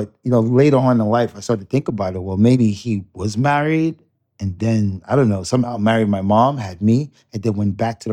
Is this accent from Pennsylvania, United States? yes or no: no; Brooklyn, New York, United States; So far from that, I grew up in the projects, in Marble Projects of the Brooklyn.